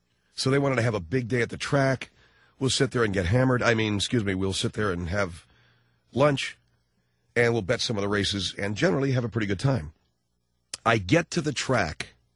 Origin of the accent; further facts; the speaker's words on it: Arcadia, California, United States; Now, my hometown is a little town called Arcadia, California. And in the middle of Arcadia, California is a horse racing track.